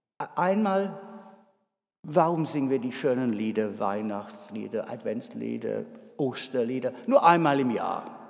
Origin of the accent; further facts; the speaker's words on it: England, United Kingdom; German is a second language; was so mich als Engländer besonders so interessant finde